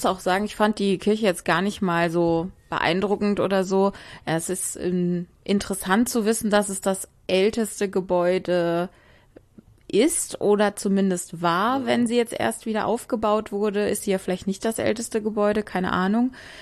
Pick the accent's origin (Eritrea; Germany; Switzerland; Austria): Germany; Bonn, North Rhine-Westphalia; von der evangelischen Kirche in Bonn-Friesdorf, wo ich aufgewachsen bin.